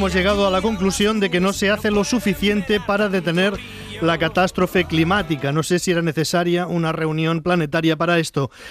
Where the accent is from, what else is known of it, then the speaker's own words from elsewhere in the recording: Spain; Al fin y al cabo somos españoles.